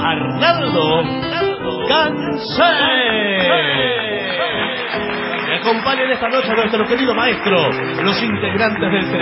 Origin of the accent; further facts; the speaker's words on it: Mendoza, Argentina; now in California, United States; Mendocina, que vive en California. Un saludito a mi hermana y a mi vieja que están en Mendoza.